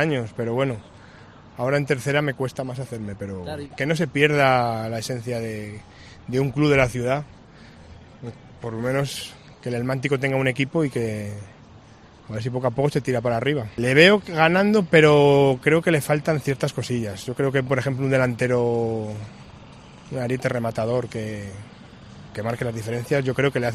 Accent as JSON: {"language": "Spanish", "region": "Balearic Islands", "country": "Spain", "said": "De las islas, de Baleares."}